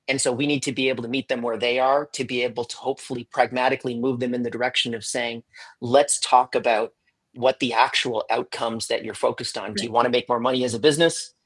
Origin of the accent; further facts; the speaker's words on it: Canada; now in Barbados; I'm Canadian, currently in Barbados.